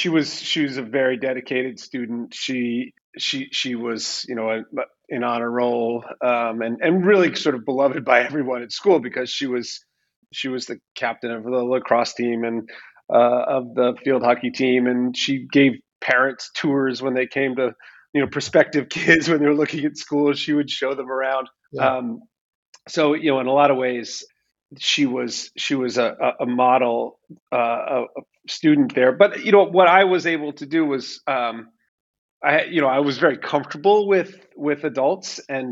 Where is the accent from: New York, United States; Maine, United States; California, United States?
Maine, United States; But, you know, in growing up in Piscataquis County, I also felt like a bit of an outsider.